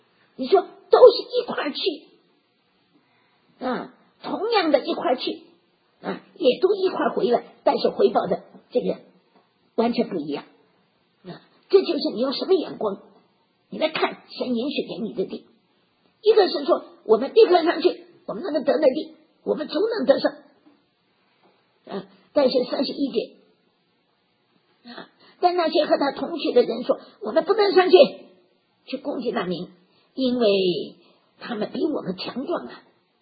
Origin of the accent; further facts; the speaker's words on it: Tianjin, China; 我们小时候在天津，蚱蜢拿油炸，还卖蚱蜢